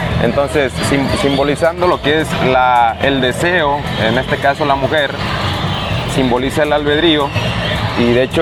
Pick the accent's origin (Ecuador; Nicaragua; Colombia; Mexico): Mexico; Michoacán; now in Puerto Vallarta, Mexico; De Michoacán.